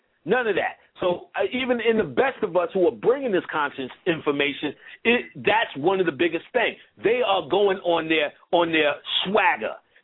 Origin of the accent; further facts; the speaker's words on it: Queensbridge, New York, United States; And it only doesn't resonate with me because I grew up in Queensbridge.